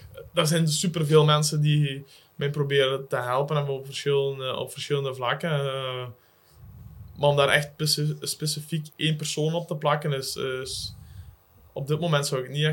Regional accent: Flanders, Belgium; moest je als Vlaming, raar maar waar, moest je dan de wedstrijd in Wallonië gaan rijden

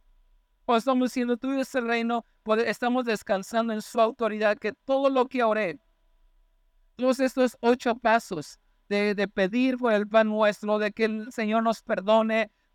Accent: Coacalco, State of Mexico, Mexico; Voy a poner un ejemplo en Coacalco. Yo soy de Coacalco.

